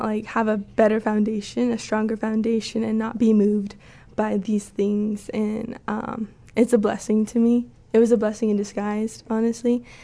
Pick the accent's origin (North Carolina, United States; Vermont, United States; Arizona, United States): Arizona, United States; I'm from Arizona also, the Navajo Reservation.